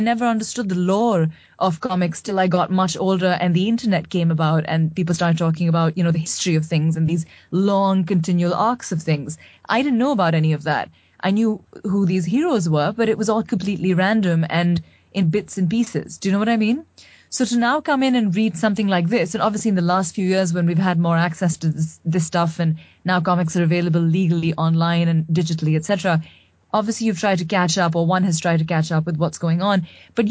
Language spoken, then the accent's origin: English; Karachi, Sindh, Pakistan; Her reality is very much different from, say, mine growing up in Karachi